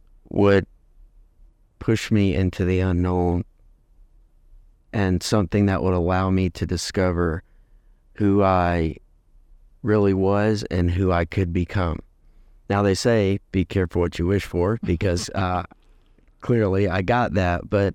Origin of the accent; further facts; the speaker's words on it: Mississippi, United States; born there; I was born in Mississippi 34 years ago. And it's always good to come back to my home state.